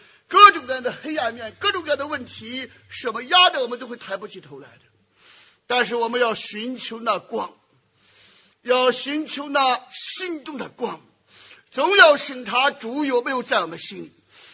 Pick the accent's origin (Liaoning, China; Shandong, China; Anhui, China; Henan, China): Shandong, China; 包括我们山东老家的土匪